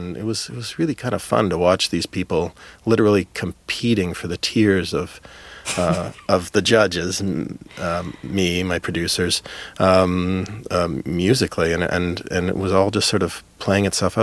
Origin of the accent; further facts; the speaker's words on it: Winnipeg, Manitoba, Canada; most of them live in my hometown of Winnipeg